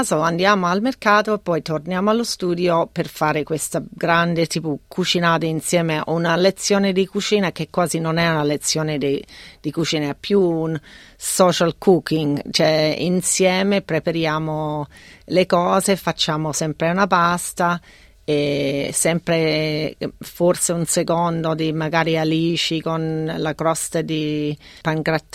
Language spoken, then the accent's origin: Italian; Melbourne, Victoria, Australia; Italian is a second language; now in Italy; io sono di Melbourne e quindi noi, grandissima città di mercati, e sono cresciuta a Camberwell, a forse 300 metri del Camberwell Market